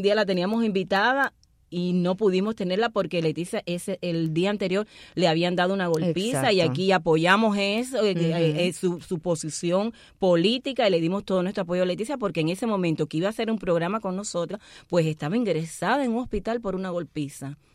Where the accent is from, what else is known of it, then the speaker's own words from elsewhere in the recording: Cuba; moved away; Yo llegué de Cuba hace 1 año y 6 meses